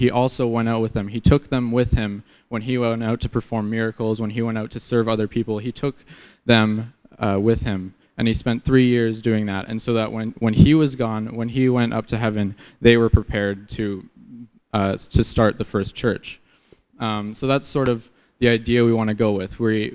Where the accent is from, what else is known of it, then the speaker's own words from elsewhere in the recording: Canada; So about me, I'm from Canada. I got here in February. In January, I went down to Texas to train for this. And then before that, I lived in Canada.